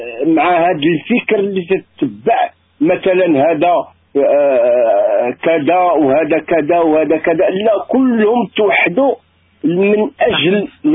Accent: Morocco; مغربي انا اللي كيهمني في الحياه وهو المغرب

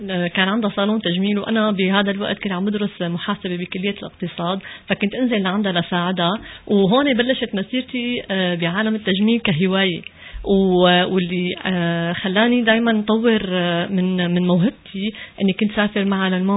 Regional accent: Syria; now in Quebec, Canada; قد ما نحن كنا بسوريا درسنا، أنا درست فرنسي يعني بالسورية، بس طبعا كان بدنا نتقن اللغة، فأول ما أجيت لهون تعبت على حالي باللغة، أتقنتها مشان بعدين أقدر اندمج بالمجتمع الكندي

